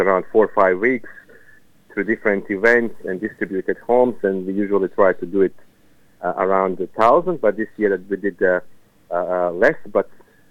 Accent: Serbia; moved away; I came as a refugee from Serbia

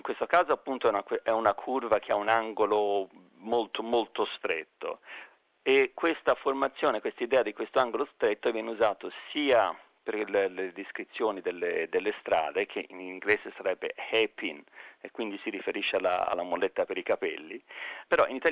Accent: Tuscany, Italy; Devo dire che da toscano non è un'espressione che io abbia sentito molto spesso

